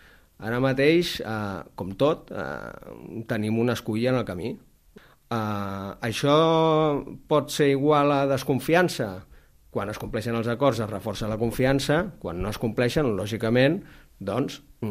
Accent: Sant Andreu de la Barca, Catalonia, Spain; els dos som baixobregatins, jo soc de Sant Andreu de la Barca

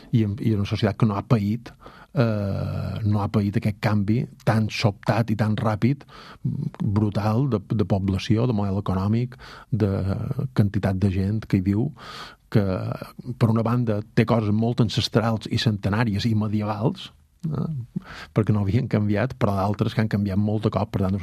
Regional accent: Balearic Islands, Spain; now in London, United Kingdom; viure a Londres i mesclar la meva mallorquinitat amb ser també de Londres. Jo som molt de Mallorca, però també som una mica de Londres.

